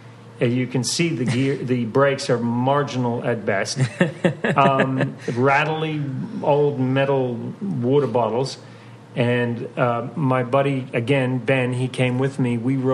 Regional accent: Christchurch, Canterbury, New Zealand; the terrible shootings that took place in my hometown of Christchurch. So we're a small nation, but we sort of punch above our weight. We're only about 5 million people

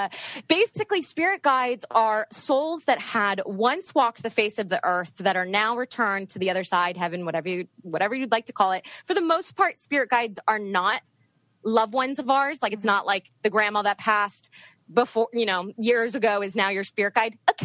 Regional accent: East Coast, United States; So also it helped moving to the West Coast because I grew up on the East Coast and not as many people were as open to what I do.

